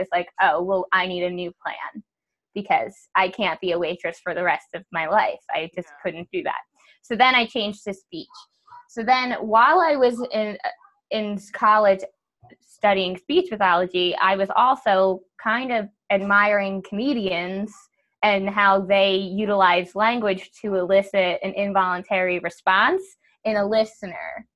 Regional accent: Staten Island, New York, United States; So like I am from Staten Island, but I'm not even really, because I never lived anywhere longer than 2 years before I was 12 years old. I lived in 4 different states, 10 different houses, and I went to 13 different schools before I was 12.

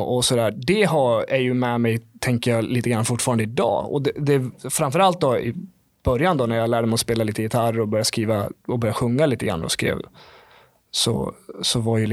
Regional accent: Fagersta, Västmanland County, Sweden; moved away; jag har inte bott i Fagersta på, shit, när flyttade jag därifrån? 2010 tror jag väl det var

